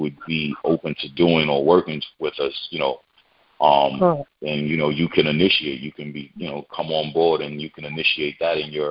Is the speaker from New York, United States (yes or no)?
yes; Brooklyn, New York, United States; I'm born and raised in Brooklyn. I'm born and raised. I'm from Kingsborough Project. I'm born and raised from Kingsborough